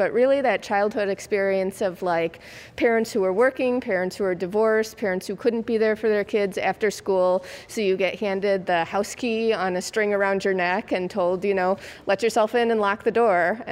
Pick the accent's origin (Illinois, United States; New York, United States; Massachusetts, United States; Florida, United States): Illinois, United States; I grew up in the Chicago suburbs, and that was, like, a huge thing for, like, a minute in the 80s.